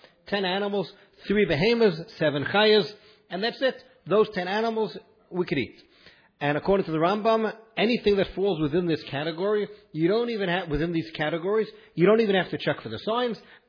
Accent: Brooklyn, New York, United States; accent: Brooklyn; now in Beit Shemesh, Israel; I'm originally from New York, so my English is not like from Beit Shemesh. It's more Brooklyn.

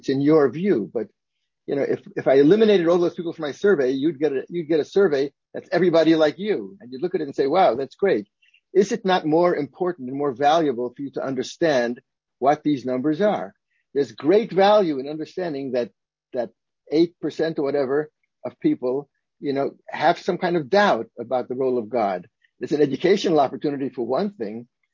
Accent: Brooklyn, New York, United States; when I was growing up in Flatbush in the early 1950s, the Orthodox world was very simple.

